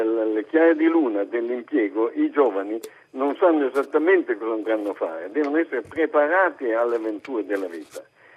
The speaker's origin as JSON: {"language": "Italian", "town": "Turin", "region": "Piedmont", "country": "Italy", "lives_now": "Castellabate, Italy", "said": "Sono torinese al sud."}